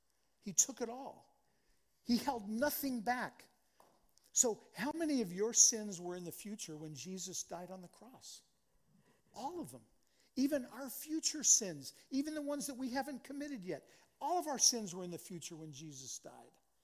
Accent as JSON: {"language": "English", "region": "Kansas", "country": "United States", "tie": "born or raised there", "moved": "yes", "lives_now": "San Diego, United States", "said": "I grew up in Kansas. I grew up a Kansas City Royals fan."}